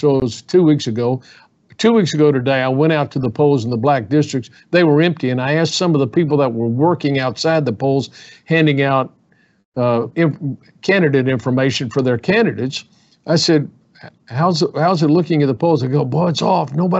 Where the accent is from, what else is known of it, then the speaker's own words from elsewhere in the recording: Houston, Texas, United States; I have been in Houston since I was born in Houston.